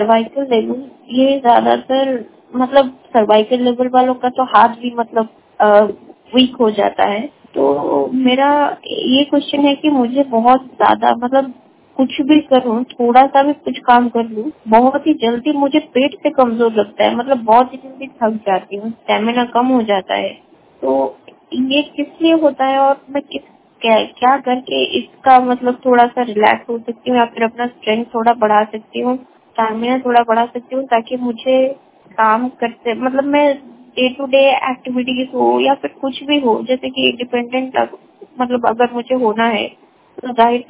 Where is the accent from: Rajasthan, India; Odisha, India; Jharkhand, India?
Odisha, India; और मैं पूरी उड़ीसा से हूँ।